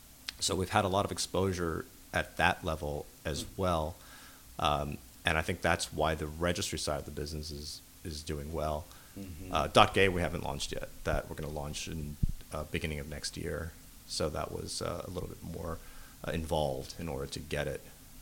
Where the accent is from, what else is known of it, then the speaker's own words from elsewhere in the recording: Manhattan, New York, United States; I think that growing up in Manhattan and being kind of a street kid